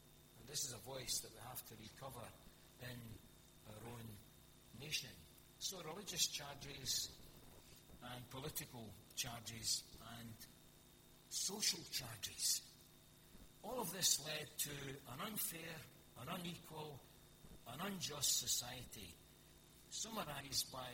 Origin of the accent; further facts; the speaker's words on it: Hamilton, Scotland, United Kingdom; I'm a Lanarkshire boy, born and bred. I was brought up in Hamilton